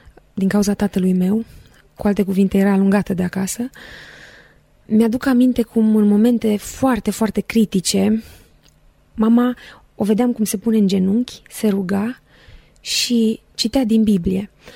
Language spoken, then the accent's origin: Romanian; Cugir, Alba County, Romania; now in Bucharest, Romania; am 26 de ani, sunt din Cugir, județul Alba, am absolvit facultatea de limbi străine la Sibiu și în prezent lucrez ca și misionară în București printre studenți.